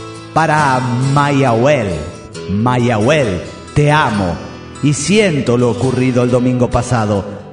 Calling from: Toluca, State of Mexico, Mexico; de Toluca, México.

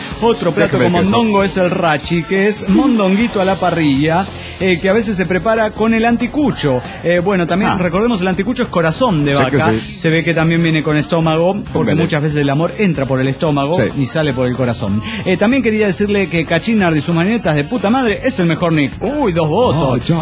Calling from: Villahermosa, Tabasco, Mexico; de Villahermosa, Tabasco, México.

